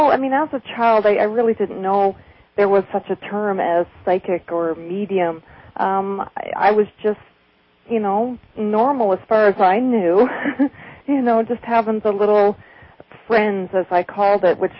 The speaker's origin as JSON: {"language": "English", "region": "Saskatchewan", "country": "Canada", "tie": "born or raised there", "said": "my hometown anyway of Saskatchewan, Canada."}